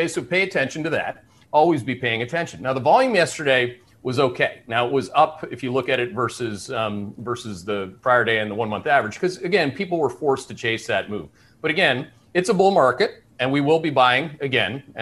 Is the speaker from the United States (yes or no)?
no; Canada; accent: Canadian; Are you noticing what I'm calling out before I call it out in my Canadian accent?